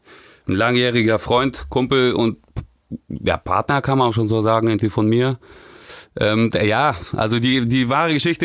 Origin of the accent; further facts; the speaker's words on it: Russia; Ja, auch, auf jeden Fall, klar, als Russe musst du ja saufen, geht ja nicht anders.